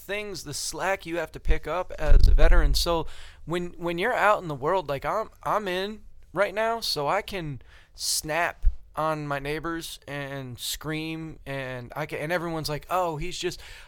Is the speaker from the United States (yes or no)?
yes; Albany, New York, United States; Albany, dude. I'm from Albany.